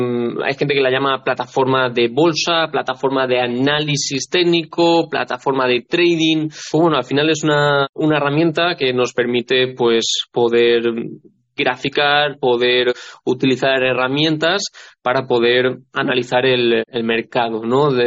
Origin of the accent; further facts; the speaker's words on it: Valencian Community, Spain; now in Paris, France; Yo que soy valenciano realmente, que allí cuando llueve no salimos a la calle. Así que, pues aquí en París